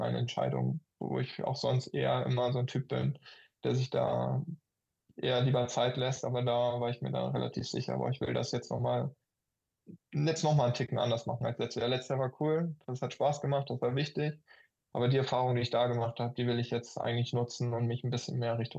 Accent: Hamburg, Germany; in Hamburg, wo ich ja auch ja, meine Heimat habe

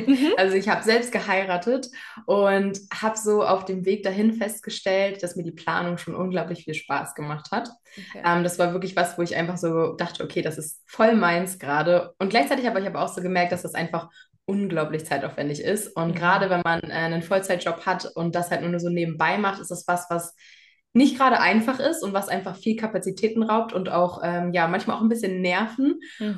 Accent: Hamburg area, Germany; Hauptsache ist natürlich vor allem auch in Hamburg. Da komme ich aus der Nähe her.

